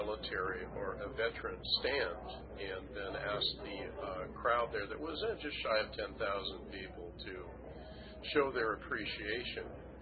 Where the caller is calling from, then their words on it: Walterville, Oregon, United States; Oh, by the way, I'm calling from Walterville, Oregon.